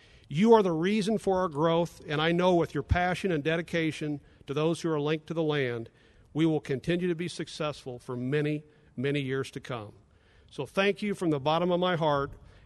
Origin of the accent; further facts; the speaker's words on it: Kansas, United States; You know, my roots personally are here. I grew up in Kansas and spent a lot of my career here in the Kansas City area.